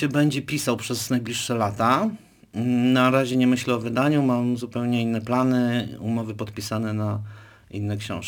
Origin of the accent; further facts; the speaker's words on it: Sopot, Pomeranian Voivodeship, Poland; Przede wszystkim dlatego, że ja się wychowałem w Sopocie